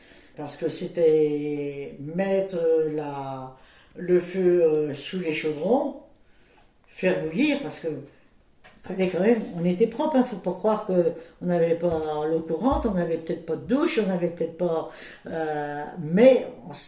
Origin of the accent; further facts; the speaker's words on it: Rennes, Brittany, France; born there; je suis née à Rennes le 7 mai 1944.